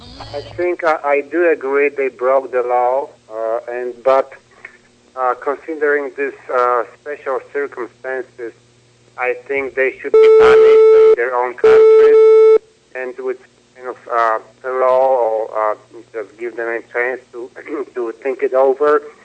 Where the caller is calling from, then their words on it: Florida, United States; I'm calling from Florida.